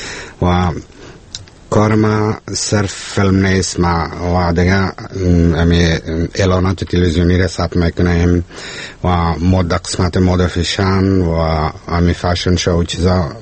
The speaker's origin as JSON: {"language": "Persian", "region": "Kabul", "country": "Afghanistan", "said": "من خودم از کابل هستم."}